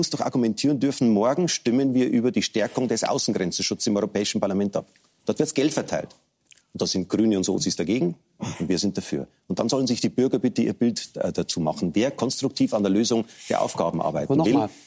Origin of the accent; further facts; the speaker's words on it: Germany; Und ich sage nochmal ausdrücklich dazu, wir als Deutsche sind nicht an der ersten Reihe der Debatte.